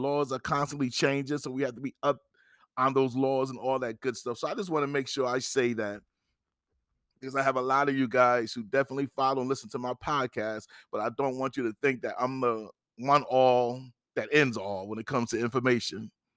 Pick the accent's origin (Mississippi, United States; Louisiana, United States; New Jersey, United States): New Jersey, United States; I know I'm from New Jersey